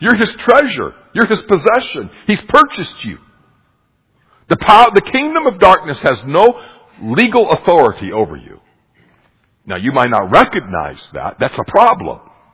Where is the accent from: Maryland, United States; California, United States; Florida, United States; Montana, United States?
Montana, United States; I grew up in a small rural town. I grew up in Montana